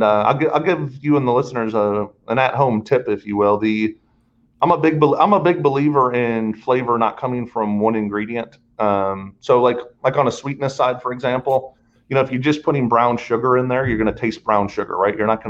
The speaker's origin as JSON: {"language": "English", "town": "St. Louis", "region": "Missouri", "country": "United States", "said": "I'm originally from St. Louis. They consume more barbecue sauce per capita than anywhere in the world."}